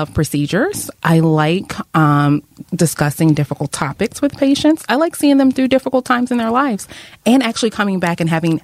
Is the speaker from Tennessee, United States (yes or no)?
yes; Memphis, Tennessee, United States; So I hail from Memphis, Tennessee, as you probably know.